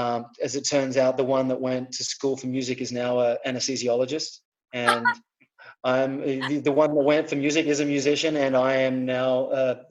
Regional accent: Australia; Kind of like a small little beach town, you know, a very insular type of place.

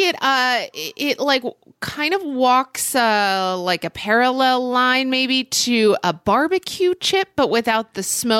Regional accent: Oklahoma City, Oklahoma, United States; So when I was in middle school, so I grew up in Oklahoma City, Oklahoma.

